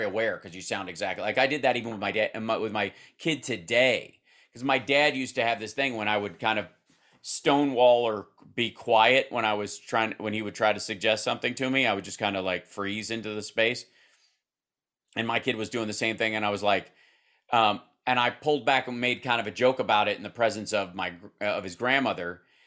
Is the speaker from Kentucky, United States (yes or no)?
yes; Kentucky, United States; also born or lived in Cincinnati; Cause I grew up in Kentucky. Then, born in Cincinnati, but only because that was the nearest hospital without chickens in it. And then I grew up in Kentucky.